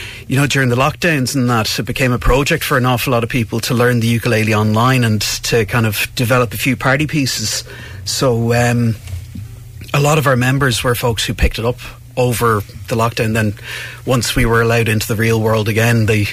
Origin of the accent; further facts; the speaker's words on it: Rathfarnham, County Dublin, Ireland; They're actually from Rathfarnham, my hometown, which is awesome.